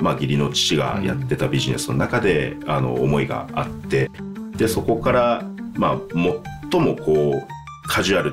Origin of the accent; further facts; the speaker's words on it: Chiba, Japan; moved away as an adult; also born or lived in Tokyo; now in Kurashiki, Japan; やっぱり自分も生まれ育った千葉とか東京が大好きで、でそこからこう何も分かんない岡山に来るって結構な 衝撃だったんですね